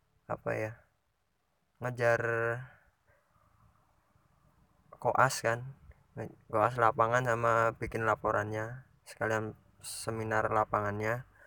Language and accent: Indonesian; Mbrosot, Special Region of Yogyakarta, Indonesia; Selama ini kan aku aslinya Mbrosot